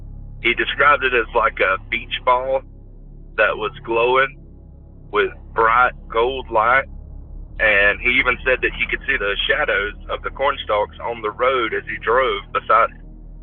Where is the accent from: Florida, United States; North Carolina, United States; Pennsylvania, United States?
North Carolina, United States; I'm from Sampson County, North Carolina.